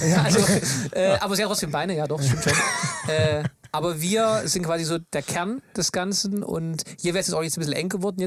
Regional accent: Saxony, Germany; Ja, ich komme eigentlich aus dem Erzgebirge.

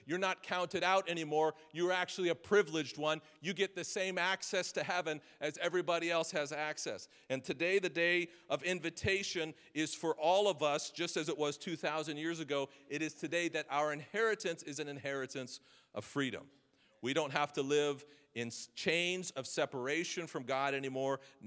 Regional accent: United States; I'm from America, right? We're in the land of the free, the home of the brave.

